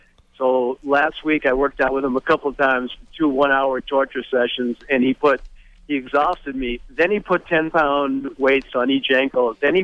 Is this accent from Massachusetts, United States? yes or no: yes; Boston, Massachusetts, United States; born there; I was born in Boston. I live in Boston.